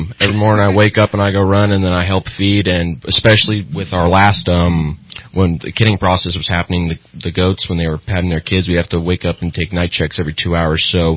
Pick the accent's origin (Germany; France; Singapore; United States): United States; East Nicolaus, California; I'm from East Nicholas.